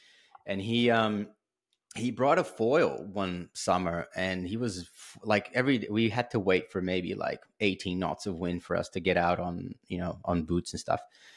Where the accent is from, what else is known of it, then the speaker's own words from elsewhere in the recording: São Paulo, Brazil; English is a second language; now in Australia; So I come from Brazil, and I live in Australia now for over 16 years, but I'm originally from Brazil and from São Paulo, which is a city that is not on the coast.